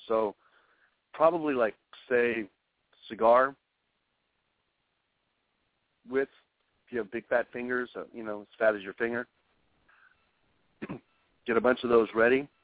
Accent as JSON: {"language": "English", "region": "New Mexico", "country": "United States", "tie": "born or raised there", "said": "I remember growing up in New Mexico, blueberries were exotic as all get out."}